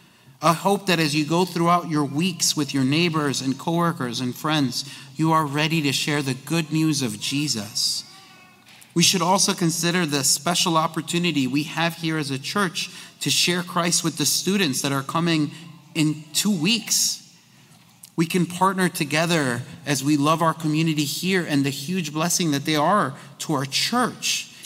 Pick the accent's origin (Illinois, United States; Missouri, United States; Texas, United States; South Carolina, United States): Illinois, United States; Chicago; I grew up in Chicago. You don't want to know your neighbors.